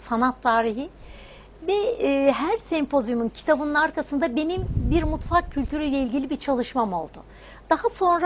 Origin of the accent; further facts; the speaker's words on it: Üsküdar, Istanbul, Turkey; born there; ben İstanbul doğumluyum.